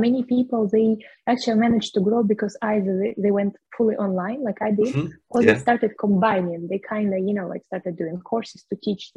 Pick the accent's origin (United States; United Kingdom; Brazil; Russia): Russia; English is a second language; moved away as an adult; now in Cyprus; Because I moved from my hometown in Russia to Cyprus. It was already like exactly 6 years ago.